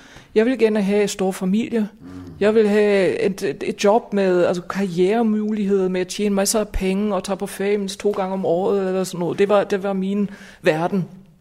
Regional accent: Germany; moved away; I min hjemby, hvor jeg boede i Tyskland på det tidspunkt, der var to klostre, et mandekloster og et kvindekloster.

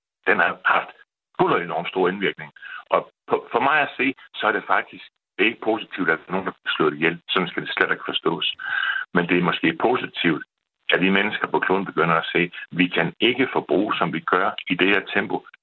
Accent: Ringe, Region of Southern Denmark, Denmark; born there; jeg er født på Midtfyn, jeg er født i Ringe

